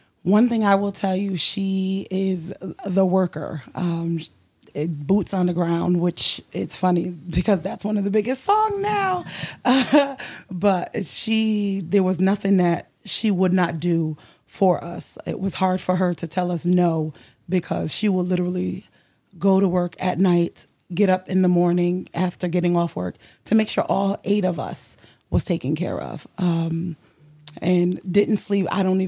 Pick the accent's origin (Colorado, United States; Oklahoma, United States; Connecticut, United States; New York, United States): Connecticut, United States; New Haven; Right here, New Haven, Connecticut. I am born and raised New Haven, right here.